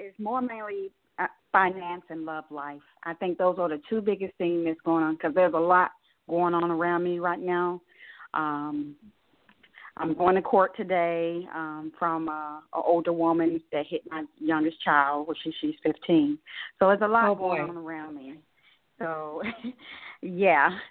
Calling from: Atlanta, Georgia, United States; I'm calling from Atlanta, Georgia.

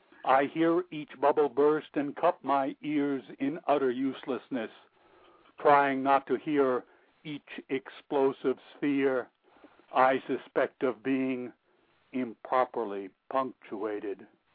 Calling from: California, United States; I'm calling from the great county of Sonoma in California.

